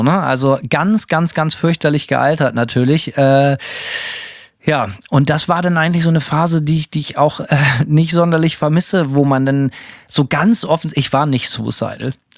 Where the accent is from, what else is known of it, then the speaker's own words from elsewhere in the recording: Bremen, Germany; da habe ich mir meine Akustikgitarre auf den Rücken geschnallt und bin bei uns in Bremen ans Weserwehr gefahren